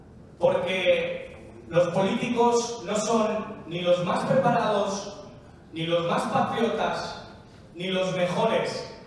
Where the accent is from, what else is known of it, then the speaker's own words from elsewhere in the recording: Spain; soy periodista español.